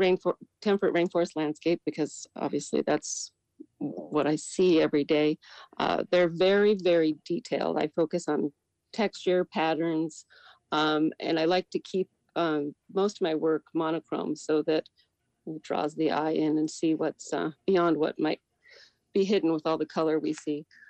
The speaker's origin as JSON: {"language": "English", "town": "Juneau", "region": "Alaska", "country": "United States", "tie": "born or raised there", "said": "Well, as you said … I was born and raised in Juneau. And I now work here and live here"}